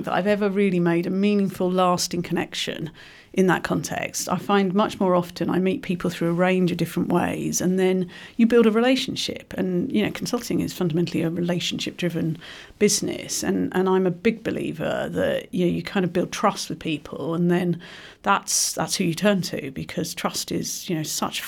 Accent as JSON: {"language": "English", "town": "Sunderland", "region": "North East England", "country": "United Kingdom", "tie": "born there", "said": "Indeed, I was born in Sunderland"}